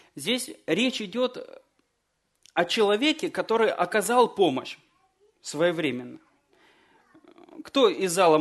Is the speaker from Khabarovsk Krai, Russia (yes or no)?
no; Kineshma, Ivanovo Oblast, Russia; Как я уже сказал, мы из Кинешмы